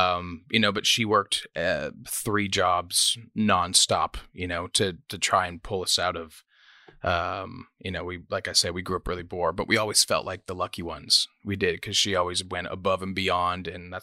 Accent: Scarborough, Ontario, Canada; born there; I was born in Scarborough, Ontario, which is kind of a rough part of Toronto.

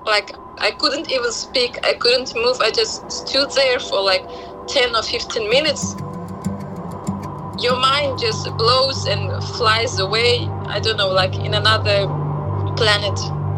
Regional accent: Ashgabat, Turkmenistan; I'm from Turkmenistan, Ashgabat.

